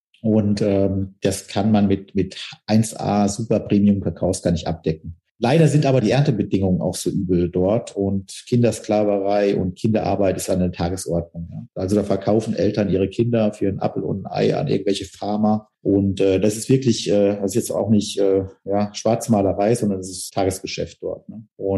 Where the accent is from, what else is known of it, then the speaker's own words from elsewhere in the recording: Neunkirchen, North Rhine-Westphalia, Germany; Also mein Großvater hat damit schon angefangen und war dafür ganz bekannt in Neunkirchen. Das ist der Ort, wo ich herstamme im Siegerland.